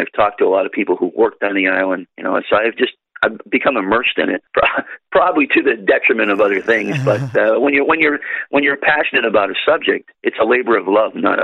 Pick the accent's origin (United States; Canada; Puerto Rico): Canada; Nova Scotia; I grew up mostly in Nova Scotia, and my grandmother lived right across from the island.